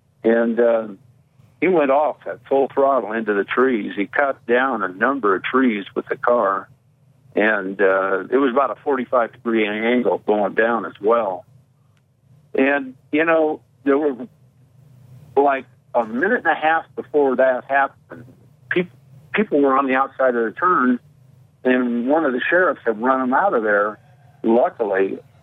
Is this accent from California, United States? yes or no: yes; California, United States; You know, being a Californian, and I grew up in the 50s, you had to have a hot rod to date the good-looking women.